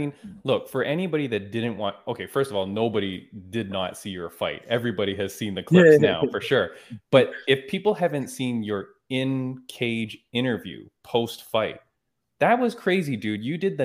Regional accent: Canada

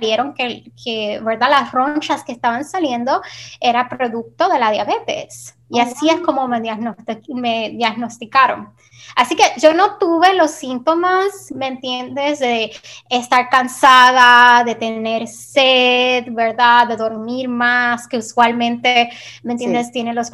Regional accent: Puerto Rico; cuando yo crecí en Puerto Rico

